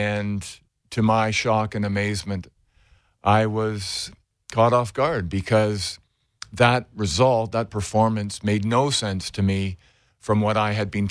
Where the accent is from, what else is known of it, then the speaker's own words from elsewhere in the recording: St. Catharines, Ontario, Canada; my journey began as a young boy, growing up in St. Catharines, which was a rowing community.